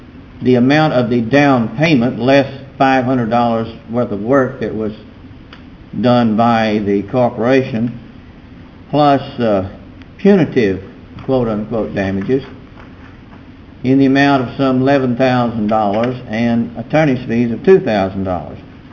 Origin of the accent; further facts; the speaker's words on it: Beaumont, Texas, United States; I'm from Beaumont.